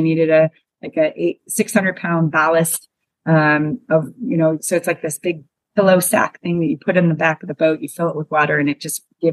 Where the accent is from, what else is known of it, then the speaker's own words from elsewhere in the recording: Redondo Beach, California, United States; I grew up in Redondo Beach, so Southern California.